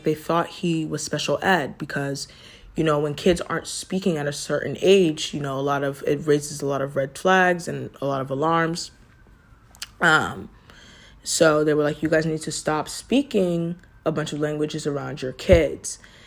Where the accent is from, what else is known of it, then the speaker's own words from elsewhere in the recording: Gaithersburg, Maryland, United States; I grew up right outside of DC, about 25 miles outside in a suburb called Gaithersburg, which is known to be one of the most diverse cities in America.